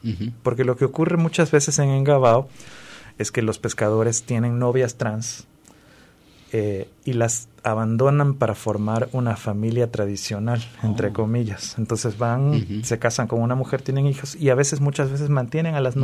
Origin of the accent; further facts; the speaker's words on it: Guayaquil, Guayas, Ecuador; Nosotros venimos de Guayaquil, que es la ciudad más grande, la ciudad costera, pero al mismo tiempo es una ciudad muy tradicional, muy machista, muy conservadora.